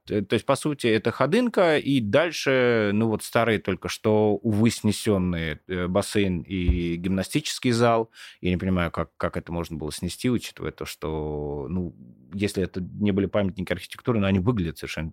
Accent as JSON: {"language": "Russian", "region": "Moscow", "country": "Russia", "tie": "born or raised there", "said": "Я родился на Соколе. Да? Я родился, ты знаешь, я родился прямо рядом с Песчанкой. Я не просто вырос на Соколе, я родился на Соколе. Поселок Художников, может быть, вы знаете, он прямо рядом с Песчаной."}